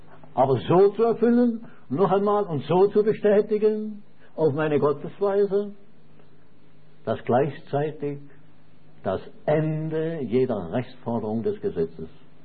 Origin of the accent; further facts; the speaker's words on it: Switzerland; das sage ich mal als Schweizer